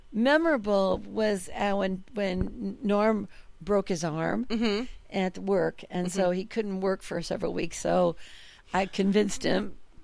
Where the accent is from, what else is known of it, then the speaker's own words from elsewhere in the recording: Illinois, United States; We're from Illinois.